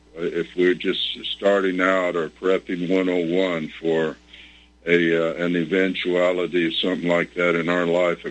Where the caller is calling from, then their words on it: Hawaii, United States; I am, of course, calling from Hawaii. I'm on Oahu, but we all know the situation on Maui.